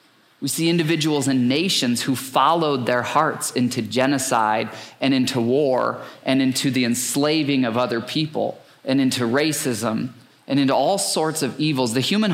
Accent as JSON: {"language": "English", "region": "Michigan", "country": "United States", "tie": "born or raised there", "said": "actually, I grew up in Michigan, many of you know, it's probably why I'm such a car freak."}